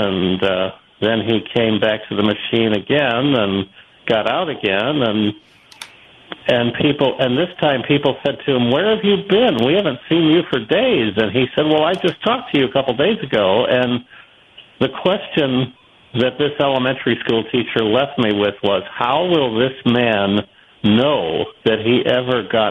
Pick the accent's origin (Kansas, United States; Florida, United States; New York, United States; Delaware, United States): New York, United States; Buffalo; I'm proud that I grew up in the Buffalo area, and one of them is WKBW.